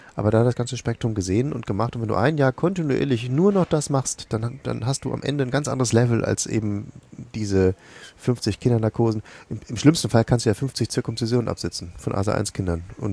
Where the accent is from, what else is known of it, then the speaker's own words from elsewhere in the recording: Bremen, Germany; Für mich war neu, meine alte Heimat, Bremen